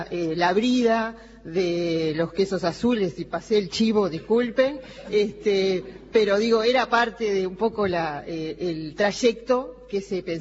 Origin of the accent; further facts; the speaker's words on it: Montevideo, Uruguay; yo soy montevideana